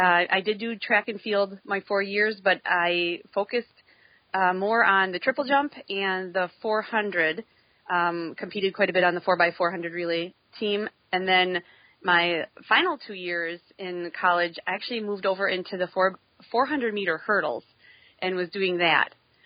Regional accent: Elkhart Lake, Wisconsin, United States; It actually ended up being in my hometown where I went to high school at Elkhart Lake, Wisconsin.

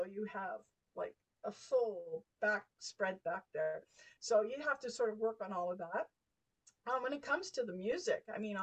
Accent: Nova Scotia, Canada; I was born and raised in Nova Scotia with a musical mother.

